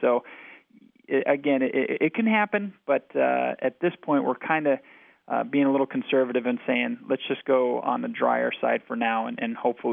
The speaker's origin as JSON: {"language": "English", "town": "Phoenix", "region": "Arizona", "country": "United States", "tie": "born or raised there", "also_born_or_lived": "Eureka, California / Amarillo, Texas", "said": "I'm actually originally from the Chandler, Gilbert, Phoenix metro area and grew up mostly in that area through about college."}